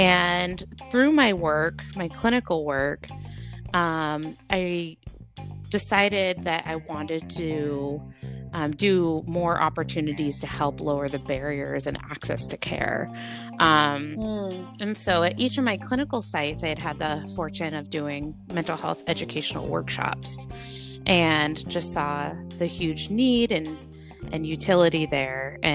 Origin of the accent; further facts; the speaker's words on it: Maine, United States; moved away as an adult; So like I was mentioning, I'm originally from Maine and was there for my first 18 years and then went to undergrad in Virginia.